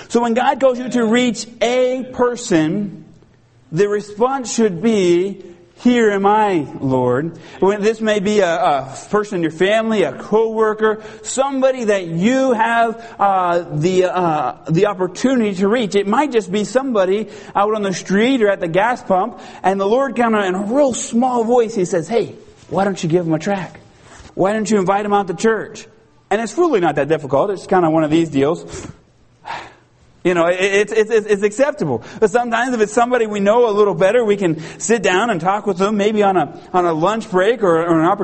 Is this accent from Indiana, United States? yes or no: no; Ohio, United States; now in California, United States; I was in a missions conference in the church where I grew up in Ohio before I moved out to California.